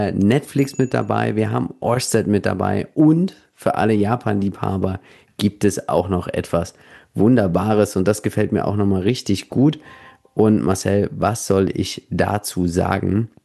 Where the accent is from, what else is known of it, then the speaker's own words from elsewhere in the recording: Hannover, Lower Saxony, Germany; Ja, ich bin ja in Hannover aufgewachsen und auch dort geboren.